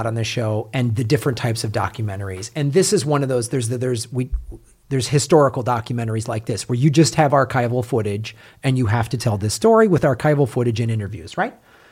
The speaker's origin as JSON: {"language": "English", "country": "China", "said": "But my, well, I'm from China. I am. All my accents are horrible."}